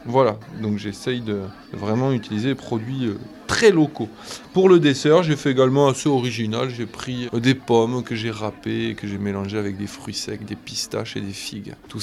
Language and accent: French; Saint-Affrique, Occitanie, France; born there; moi je suis Aveyronnais, moi je suis né ici, moi je suis né à Sainte-Afrique en 83, fils de gens qui viennent d'ailleurs, ça s'entend à mon accent, non?